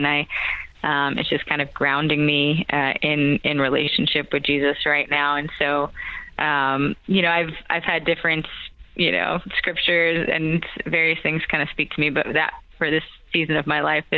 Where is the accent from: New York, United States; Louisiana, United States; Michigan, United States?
New York, United States; Queens; also born or lived in Brooklyn; So I was born in Brooklyn, where I went to Mary Queen of Heaven, and then I moved in at the end of second grade. So I started third grade at St. Francis de Sales in Rockaway in Queens